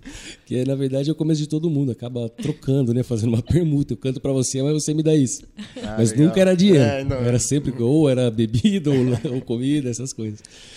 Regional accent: Votorantim, São Paulo, Brazil; Sim, eu nasci em Votorantim.

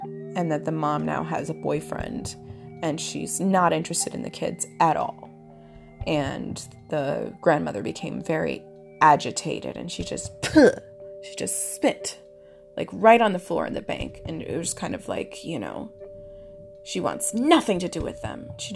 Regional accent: United States; because I told them I'm American.

